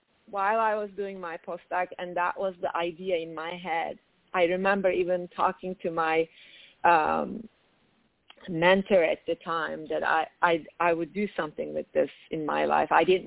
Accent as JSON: {"language": "English", "country": "Turkey", "tie": "born or raised there", "moved": "as an adult", "lives_now": "United States", "said": "Like, of course, I grew up in Turkey. So I came to United States when I was 24."}